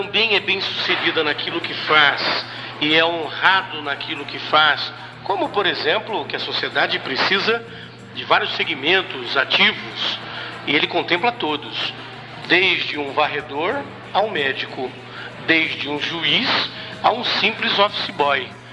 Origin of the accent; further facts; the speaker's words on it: Santos, São Paulo, Brazil; Eu sou de Santos, estou aqui nessa cidade que tenho como minha há quase 20 anos.